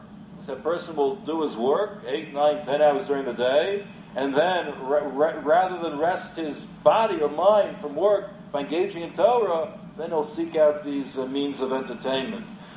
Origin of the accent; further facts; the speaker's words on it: Muncie, Indiana, United States; a story my neighbor told me once when I grew up in Muncie.